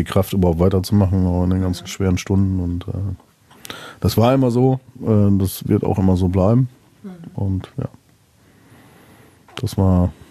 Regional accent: North Rhine-Westphalia, Germany; da bin ich typischer Westfale

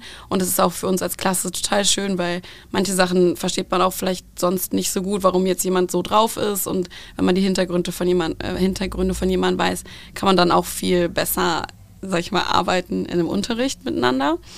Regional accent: Sweden; German is a second language; Ich habe es nicht so mit dem Deutsch, ich bin ja in Schweden aufgewachsen.

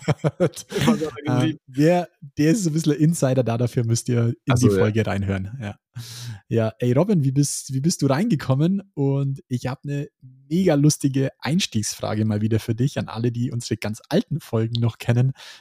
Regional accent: Bavaria, Germany; Happy New Year oder wie man bei uns in Bayern sagt, gut's nice.

